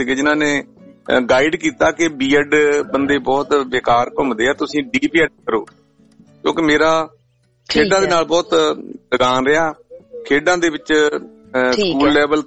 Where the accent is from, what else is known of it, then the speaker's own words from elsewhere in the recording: Banga, Punjab, India; ਮੈਂ ਪੰਜਾਬ ਤੋਂ ਬੰਗਾ ਸ਼ਹਿਰ ਆ ਸਾਡਾ ਜੀ ਤੇ ਨਵਾਂ ਸ਼ਹਿਰ ਜ਼ਿਲ੍ਹੇ ਦੇ ਵਿੱਚ ਪੈਂਦਾ ਆ ਤੇ ਇਹਦੇ ਲਾਗੇ ਸ਼ਹੀਦ ਭਗਤ ਸਿੰਘ ਦਾ ਪਿੰਡ ਆ